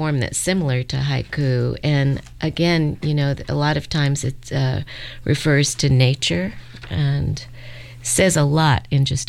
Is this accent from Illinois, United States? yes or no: no; Iowa, United States; So for many years, I was not at all happy that I came from Iowa.